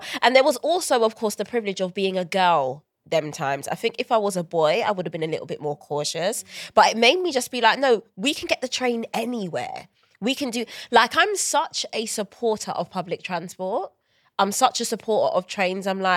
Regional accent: London, United Kingdom; I was born and raised in South London

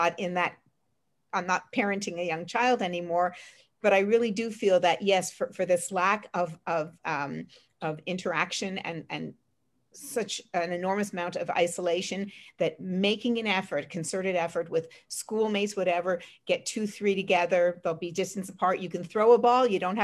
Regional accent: Montreal, Quebec, Canada; you know, I'm from Montreal, I know how cold it can be.

